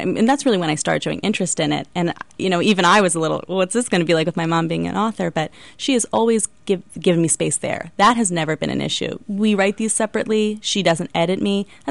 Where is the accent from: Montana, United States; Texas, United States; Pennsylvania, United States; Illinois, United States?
Pennsylvania, United States; Philadelphia; now in New York, United States; I might live in New York, but I'm still from Philly, so they should watch out.